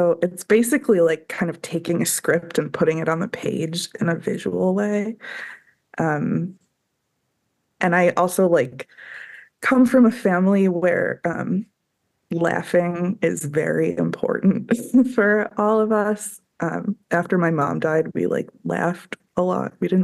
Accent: Illinois, United States; And I grew up in the Chicago suburbs and have a lot of family over here.

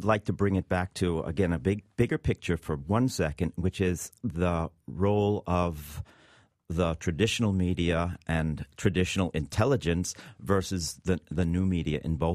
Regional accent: New York, United States; Well, I think the one story that maybe as a New Yorker, it seems more important

